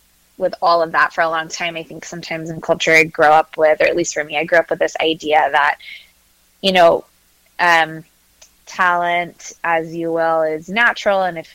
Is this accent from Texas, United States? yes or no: yes; Katy, Texas, United States; now in Charlottesville, United States; I grew up in Katy, Texas, right outside of Houston.